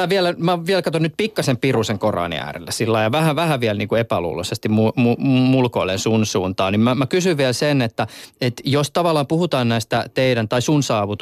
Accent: Somalia; mä nyt oon alun perin Somaliasta

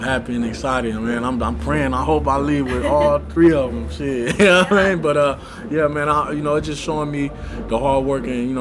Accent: California, United States; For me coming from Cali, you know what I mean? I'm from California. I'm not used to the cold weather

